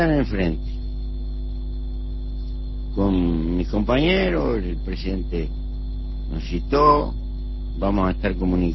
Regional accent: Paso de la Arena, Montevideo, Uruguay; Siempre voto por esta zona. Aunque soy del Paso de la Arena.

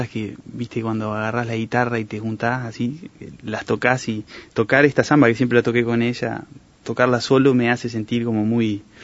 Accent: Paysandú, Uruguay; also born or lived in Tacuarembó; No, más bien la puja sería con Paysandú, porque viví la mayor parte de mi vida en Paysandú.

